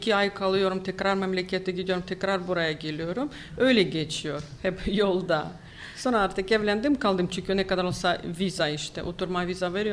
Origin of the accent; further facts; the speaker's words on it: Ukraine; Turkish is a second language; now in Turkey; Ya ben Ukraynalıyım. Ukrayna'dan buraya geldim.